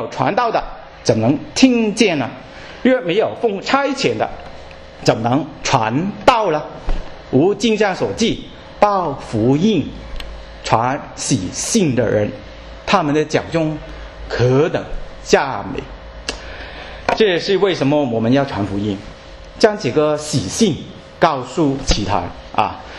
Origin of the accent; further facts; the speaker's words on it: China; 总是真的东西放在我们中国人的手里面，就会将真变成假了啊。